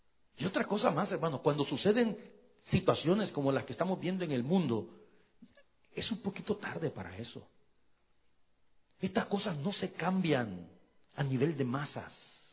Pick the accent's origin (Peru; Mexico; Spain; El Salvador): El Salvador; hace muchísimos años era parte de la inteligencia de la guerrilla allá en mi país, en El Salvador.